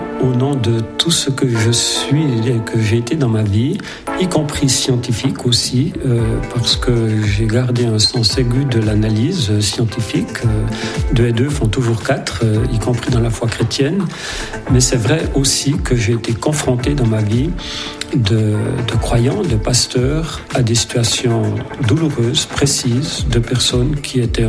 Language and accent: French; La Sagne, Neuchâtel, Switzerland; also born or lived in La Chaux-de-Fonds, Switzerland; je suis né à La Sagne, en 1946. J'ai passé quelques années merveilleuses dans cette belle vallée, et ensuite à La Chaux-de-Fonds.